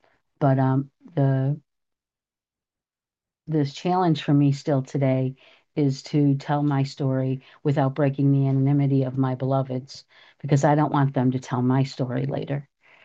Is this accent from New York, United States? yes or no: yes; New York, United States; I took a few notes because I'm from New York and I can talk.